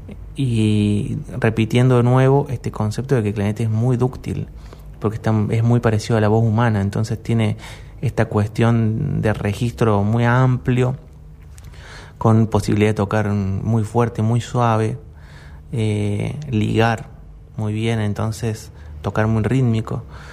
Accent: Córdoba, Argentina; yo no viajé como europeo, sino viajé como argentino, como cordobés.

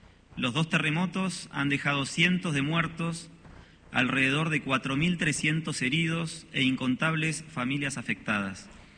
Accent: Hurlingham, Buenos Aires Province, Argentina; also born or lived in Ramos Mejía; nací aquí en la ciudad de Buenos Aires en 1978 y me crié en Hurlingham y Ramos Mejía, zona oeste del Gran Buenos Aires. Tengo 47 años y soy padre de 3 hijos.

